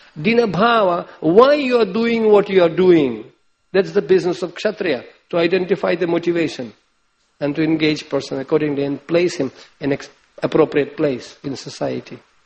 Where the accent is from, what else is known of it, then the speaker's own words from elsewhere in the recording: Nepal; We came from Nepal. And in Nepal, is country known as a Gorkha.